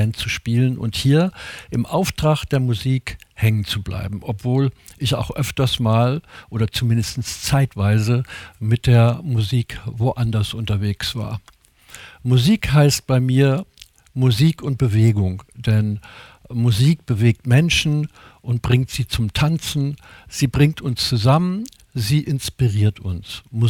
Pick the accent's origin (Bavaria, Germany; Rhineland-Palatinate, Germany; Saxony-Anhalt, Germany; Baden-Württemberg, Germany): Bavaria, Germany; Regensburg; Ich bin, wie bereits erwähnt, in Regensburg an der Donau geboren und meine Eltern und Großeltern kommen aus der Oberpfalz und aus dem böhmischen Raum. Ich bin aufgewachsen mit den … bayerischer Volksmusik